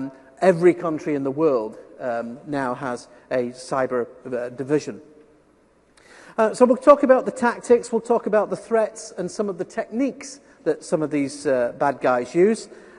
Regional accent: Scotland, United Kingdom; So I'm from Scotland, so Scotland, you know, there's lots of sheep and whiskey and stuff like that.

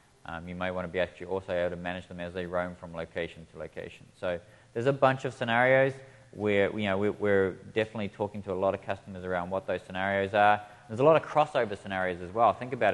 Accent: New Zealand; I'm from New Zealand.

